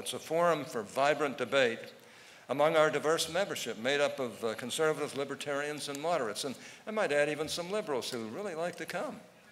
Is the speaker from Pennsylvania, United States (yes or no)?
yes; Pittsburgh, Pennsylvania, United States; I was raised a Democrat in Pittsburgh, Pennsylvania